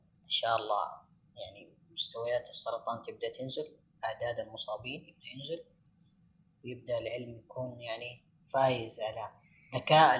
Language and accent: Arabic; Saudi Arabia; الجهات المختصة المعنية بهذا الموضوع عندنا في السعودية